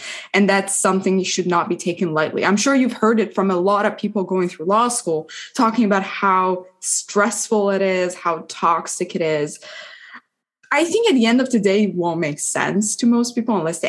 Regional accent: Iran; So as you know, I was born and raised in Iran, and I spent a lot of time figuring out what I wanted to do.

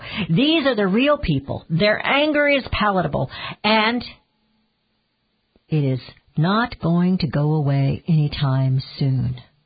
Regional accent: Georgia, United States; Says another recent exit poll in my home state of Georgia is showing that 6 in 10 Republicans felt betrayed by their political party.

